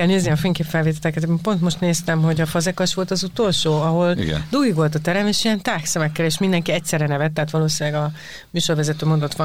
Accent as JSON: {"language": "Hungarian", "country": "Hungary", "said": "magyarok vagyunk"}